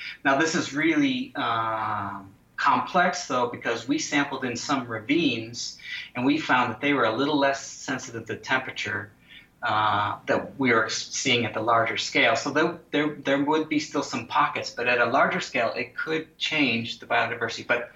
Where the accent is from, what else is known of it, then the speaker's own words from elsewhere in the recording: New England, United States; you know, I'm from New England, sugar maple.